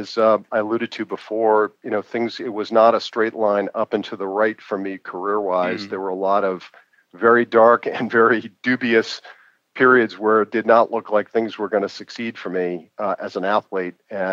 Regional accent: Boston, Massachusetts, United States; growing up in Boston, being successful as a team and being a part of that, and we'd get 60 or 70,000 people at our games in college.

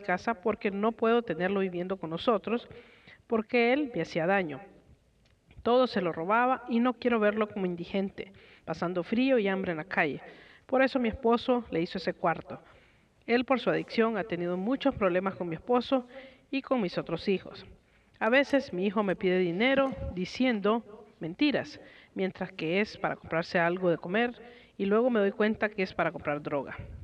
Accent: Costa Rica; soy de Costa Rica.

